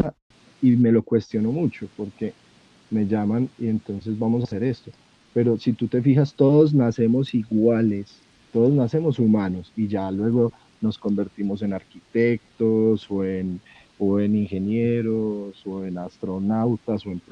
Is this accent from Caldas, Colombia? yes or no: yes; Manizales, Caldas, Colombia; uno sentirse orgulloso no porque soy de Manizales, que obvio me siento orgulloso, pero que soy de la tierra